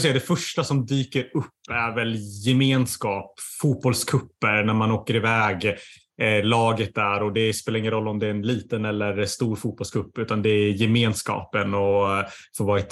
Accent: Nyköping, Södermanland, Sweden; förankrade lokalt i Nyköping då. Där jag kommer ifrån just då.

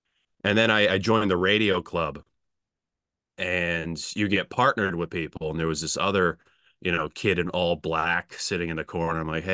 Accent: Holliston, Massachusetts, United States; also born or lived in Framingham; Yeah, I was born in Framingham. I've been in Massachusetts my whole life. I've been here in Holliston.

